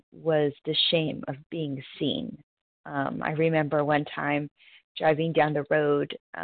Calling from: North Carolina, United States; I am from North Carolina this morning

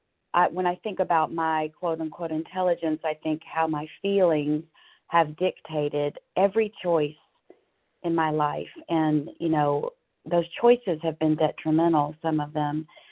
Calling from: Fairview, Tennessee, United States; Good morning. I'm calling from Fairview, Tennessee.

